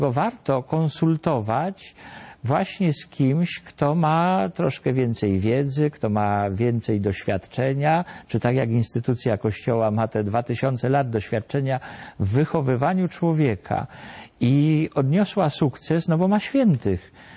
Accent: Warsaw, Masovian Voivodeship, Poland; moja żona jest z Kielc, ja z Warszawy

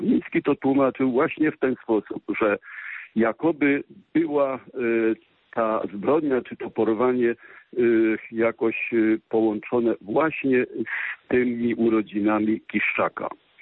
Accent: Lesser Poland, Poland; jestem góralem podhalaninem

